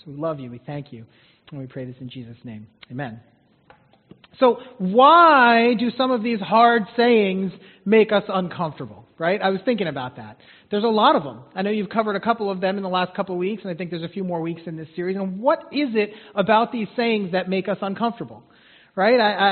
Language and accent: English; Mineola, New York, United States; Like I was born here. I was born in Mineola and lived here most of my life.